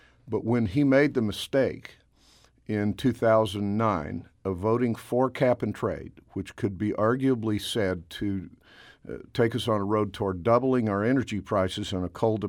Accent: Cape Girardeau, Missouri, United States; in my hometown of Cape Girardeau also, is supplied by Ameren.

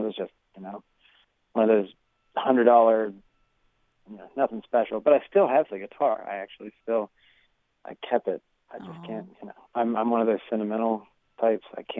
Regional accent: Parkersburg, West Virginia, United States; also born or lived in Charleston; Yeah, I was born in Charleston and... I've lived in Parkersburg all my life.

